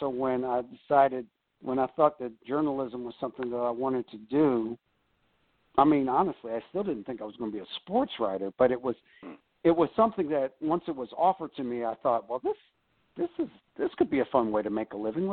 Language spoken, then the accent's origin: English; Northeast, United States; I grew up in Northeast, and my dad's still there, so you know, we grew up rooting for all the Washington teams